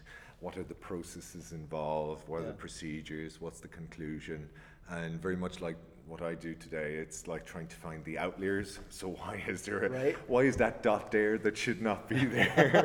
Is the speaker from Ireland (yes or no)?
yes; Ireland; now in Budapest, Hungary; You could probably hear it off the voice. I'm Irish, based out of Budapest.